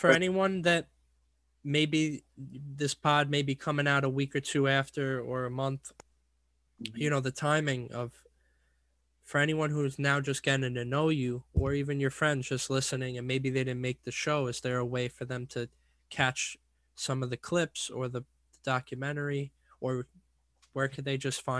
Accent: New York City, New York, United States; we're from the Big Apple, you know, there's plenty of pizza for all of us

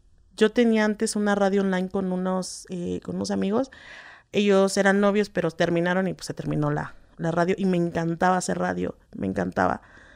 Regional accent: Ciudad Nezahualcóyotl, State of Mexico, Mexico; yo tengo 32 años, soy de Ciudad Nezahualcóyotl, Estado de México

